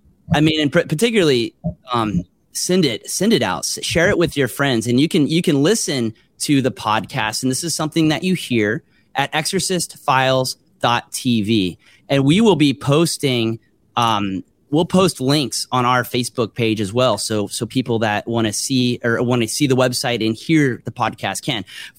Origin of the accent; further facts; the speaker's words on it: Florida, United States; he makes me jealous because I'm in central Illinois. I'm from Florida.